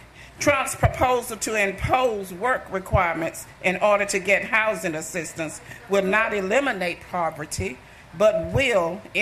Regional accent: Dallas, Texas, United States; I am here from Dallas, Texas.

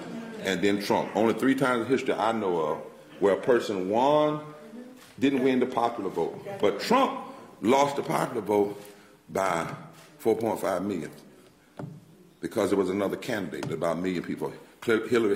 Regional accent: North Carolina, United States; I'm from North Carolina, I got a different draw, you know.

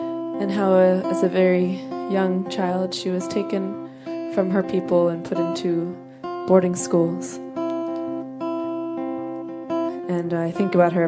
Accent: East Coast, United States; now in Los Angeles, United States; I'm here from Los Angeles, California today, and it really is incredible to be here. I'm from the East Coast, so I feel at home.

